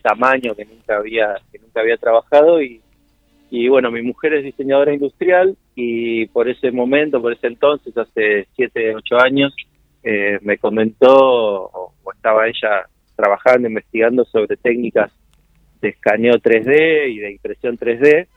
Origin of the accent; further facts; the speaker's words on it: Mar del Plata, Buenos Aires Province, Argentina; now in Buenos Aires, Argentina; yo soy de Mar del Plata, me vine a vivir a Buenos Aires para, bueno, estudiar y trabajar.